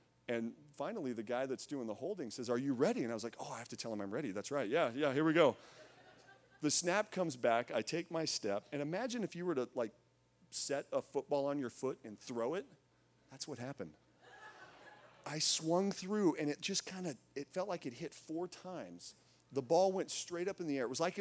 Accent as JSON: {"language": "English", "town": "Winston", "region": "Oregon", "country": "United States", "tie": "born or raised there", "said": "I grew up just outside of Roseburg. I was born in Roseburg. I grew up in Winston, Oregon. Went to Douglas High School, so not far from here"}